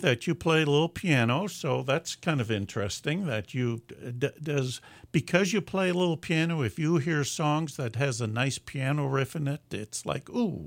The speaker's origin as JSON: {"language": "English", "town": "Cincinnati", "region": "Ohio", "country": "United States", "tie": "born or raised there", "said": "Oh, well, then you're very close to Cincinnati. That's my hometown."}